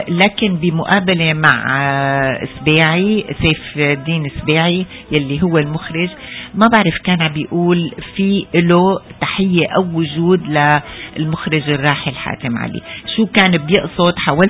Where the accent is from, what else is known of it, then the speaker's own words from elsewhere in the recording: Syria; يعني أنا كسورية وعايشة المشاكل اللي موجودة بسوريا بشدني كتير.